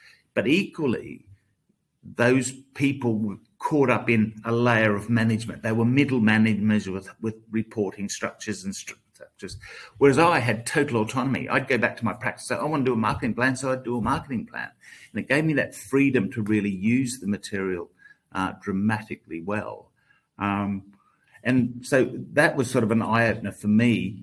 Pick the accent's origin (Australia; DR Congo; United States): Australia; Brisbane, Queensland; But yes, I'm from Brisbane in Australia.